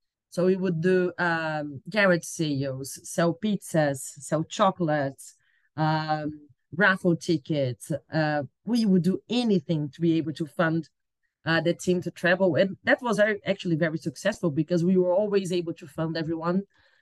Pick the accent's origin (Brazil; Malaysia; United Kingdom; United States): Brazil; But I think the horizons started opening as we grew up in Brazil, because we didn't have a good setup in Brazil at the time.